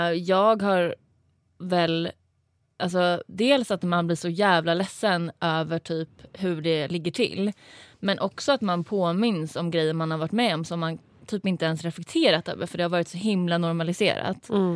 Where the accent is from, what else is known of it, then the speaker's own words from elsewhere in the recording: Stockholm, Stockholm County, Sweden; now in Malmö, Sweden; Och jag kommer från Stockholm, men jag bor i Malmö. Jag är också 25 år.